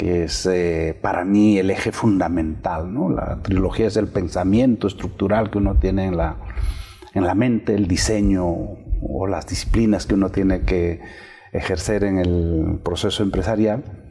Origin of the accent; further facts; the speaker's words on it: Patibamba, Ayacucho, Peru; also born or lived in San Miguel; Fuimos desde Ayacucho, pasamos por San Miguel, mi pueblo, a Patibamba, donde fui niño, y me recibían con el cariño, con las bandas, bailando, danzando.